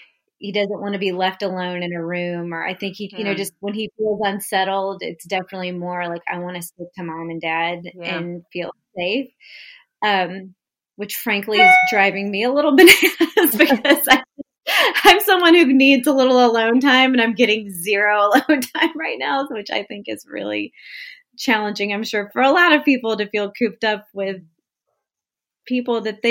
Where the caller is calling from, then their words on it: Westport, Connecticut, United States; I'm joining you from Westport, Connecticut.